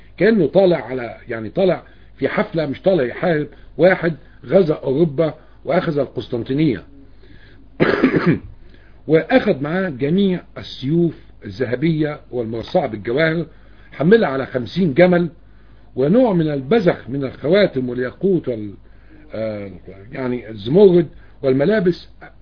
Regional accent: Egypt; الى بلدنا مصر

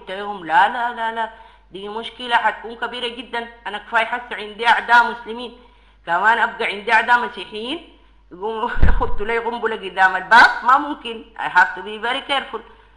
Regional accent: Sudan; لازم نحن من السودان نعمل لهم جيش

